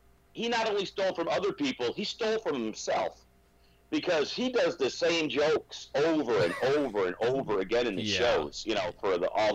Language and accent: English; Michigan, United States; now in Texas, United States; Well, I live in Texas now, but I grew up in Michigan, so I'm a Yankee.